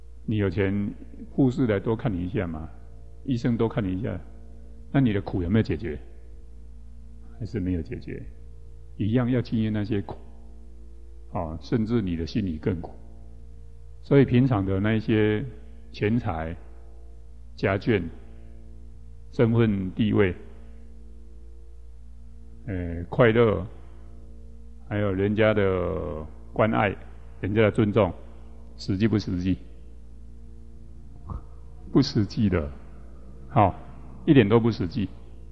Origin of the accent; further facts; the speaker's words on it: Taiwan; accent: Taiwanese; 到最后老的时候，我们台湾话叫做老狗困